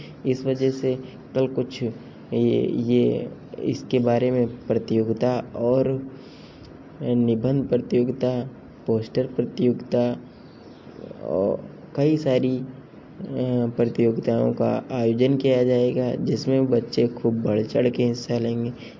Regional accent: Barabanki, Uttar Pradesh, India; मैं बाराबंकी से हूँ।

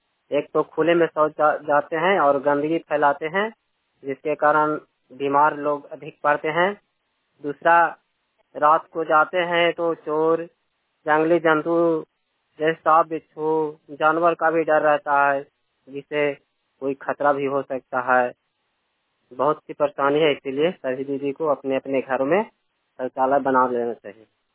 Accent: Hilsa, Bihar, India; हिलसा थाना नालंदा जिला की निवासी हूँ।

